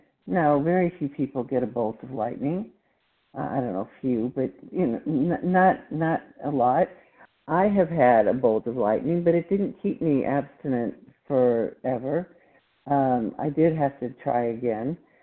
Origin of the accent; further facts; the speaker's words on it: Plano, Texas, United States; I'm from Texas, Plano, Texas.